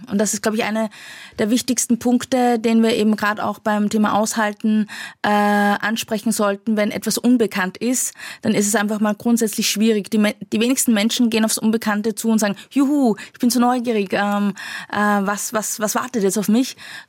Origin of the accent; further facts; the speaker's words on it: Linz, Upper Austria, Austria; habe meine Kindheit, meine Jugend in Linz verbracht. Und habe dann nach der Matura, also Abitur in Österreich, entschieden, dass ich unbedingt in die große Stadt muss.